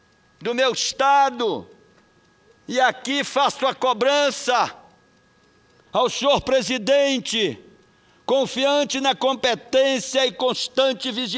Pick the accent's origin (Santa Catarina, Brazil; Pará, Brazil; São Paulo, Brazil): Pará, Brazil; prefeito de Salinópolis, de uma das cidades mais belas da minha terra